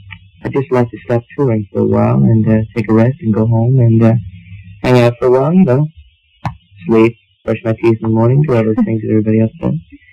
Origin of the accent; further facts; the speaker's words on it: United States; Well, you know, I'm an American, so I mean, I've seen more of America.